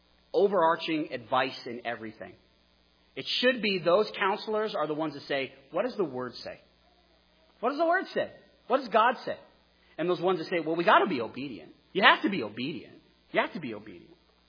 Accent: Texas, United States; also born or lived in Wyoming; As an American who's from Wyoming, who grew up in Texas, it is very difficult for me to go, I need godly advice.

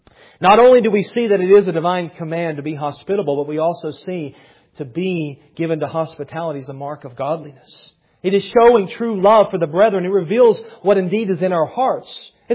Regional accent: Southern US, United States; I know I'm from the South, and we have some Southern hospitality there

